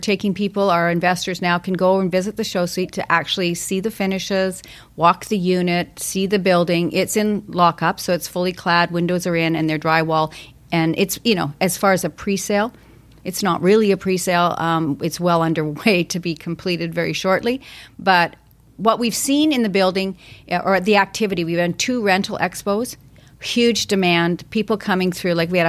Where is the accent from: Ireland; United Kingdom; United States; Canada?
Canada; Calgary, Alberta; now in Vancouver, Canada; I came from Calgary. I came out here, and it happened to be sunny weather for 10 days